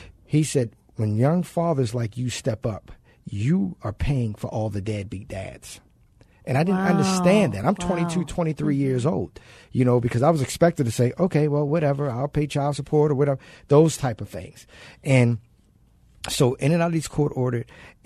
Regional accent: Baltimore, Maryland, United States; Growing up without my parents, I'm originally from Baltimore, so I grew up without my dad.

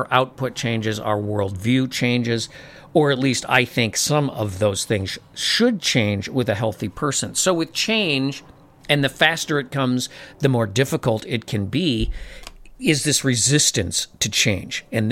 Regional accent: Midwest, United States; there's no lingering dusk like there is where I was raised in the Midwest and where I live up in the northern part of the United States

